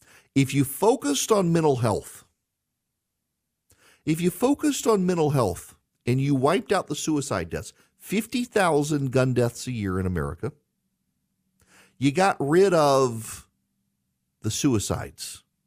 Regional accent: Dubai, United Arab Emirates; also born or lived in Jackson, Louisiana, United States; I grew up in Dubai, but would come home to the town where I lived until I was 5 years old. It's called Jackson, Louisiana.

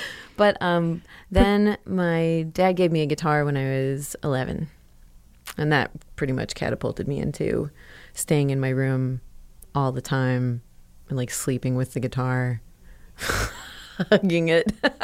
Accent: Willmar, Minnesota, United States; it is 2 hours west of the Twin Cities.

